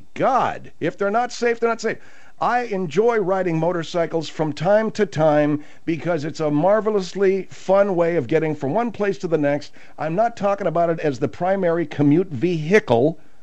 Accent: Arcadia, California, United States; And she asked me about it because I grew up in Arcadia, where that is.

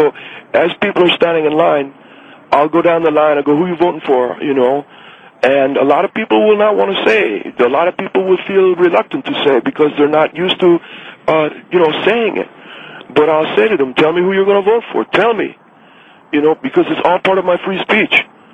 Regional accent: Monterey Park, California, United States; I grew up in Monterey Park, California, okay? I grew up in the barrio, you know, what people call a barrio.

